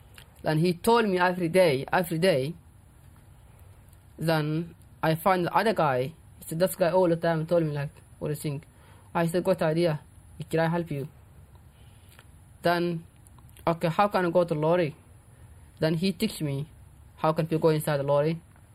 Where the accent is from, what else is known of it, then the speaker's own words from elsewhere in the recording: Sudan; Where do you come from? From Sudan.